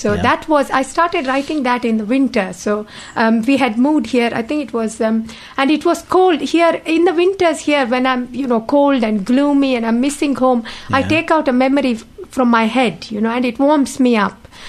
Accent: India; And I remember I grew up in India, and it was a very hot day.

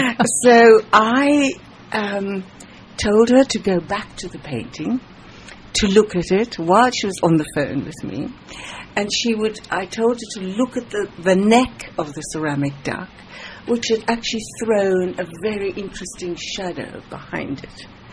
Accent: South Africa; Being South African, colour has been incredibly important to me.

